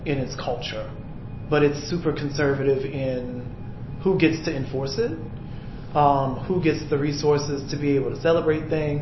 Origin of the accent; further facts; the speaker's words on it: Morgan City, Louisiana, United States; I'm from Morgan City, Louisiana, which is about an hour and some change away.